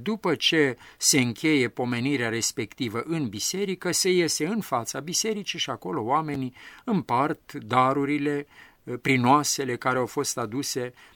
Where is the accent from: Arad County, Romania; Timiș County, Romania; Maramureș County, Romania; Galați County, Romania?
Maramureș County, Romania; Mi-aduc aminte de pildă că la mine în sat, de unde sunt eu din Maramureș